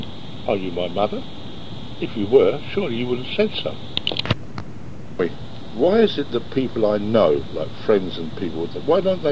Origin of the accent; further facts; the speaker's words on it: London, United Kingdom; born there; now in Norfolk, United Kingdom; I was born in North London. I'm living in Norfolk, but I'm not a Norfolk person.